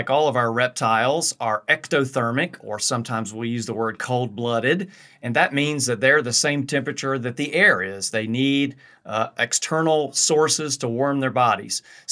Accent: Raleigh, North Carolina, United States; I grew up in Raleigh.

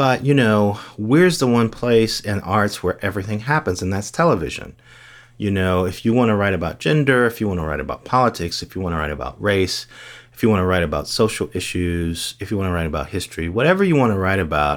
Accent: Gary, Indiana, United States; because I grew up in Gary, Indiana, and, you know, my mother was a teacher

